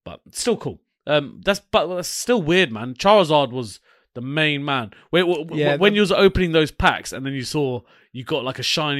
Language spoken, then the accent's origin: English; London, United Kingdom; I grew up in West London.